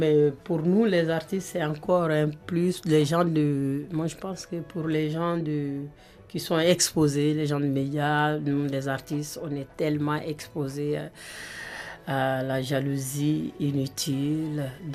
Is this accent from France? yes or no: no; Mali; je suis du Sud, extrême Sud du Mali